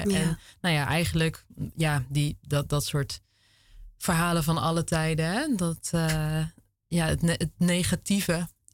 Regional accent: Veenendaal, Utrecht, Netherlands; ik kom uit Veenendaal.

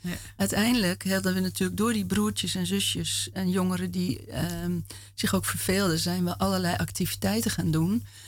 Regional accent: Alkmaar, North Holland, Netherlands; Want ik ben natuurlijk als kind in Alkmaar opgegroeid, ook in een wijk.

